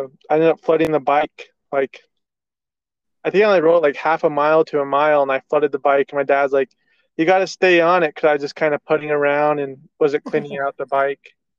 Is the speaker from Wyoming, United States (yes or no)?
yes; Wyoming, United States; I'm from Wyoming, and what got me into dirt bikes was probably my dad the most